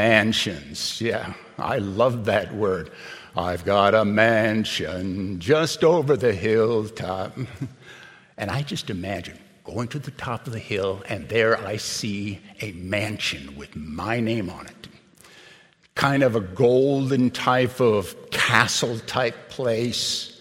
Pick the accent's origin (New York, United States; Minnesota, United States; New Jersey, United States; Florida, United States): Minnesota, United States; Edgerton; I went to Dort College in northwest Iowa, which was an hour south from my hometown of Edgerton, Minnesota.